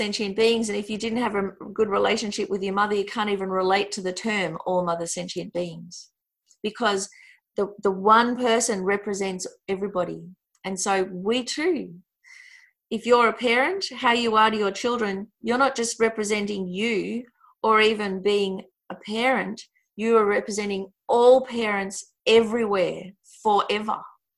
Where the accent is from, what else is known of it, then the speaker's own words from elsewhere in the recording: Australia; If we're Australian and we go overseas, whether we are aware of it or not, we represent Australia. How we are is how other people will relate with Australians.